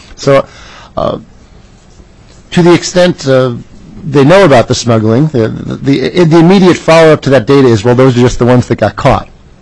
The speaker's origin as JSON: {"language": "English", "region": "New Jersey", "country": "United States", "tie": "born or raised there", "said": "Anecdotally, I grew up in New Jersey where clothing wasn't taxed on the sales tax, and a lot of New York people came to use our malls and buy clothing."}